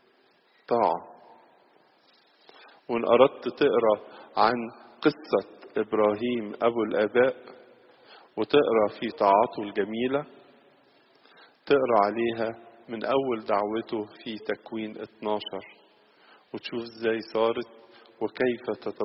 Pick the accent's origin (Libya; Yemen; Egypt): Egypt; زي ما كلنا نعرفها طبعا كمصريين وكأباط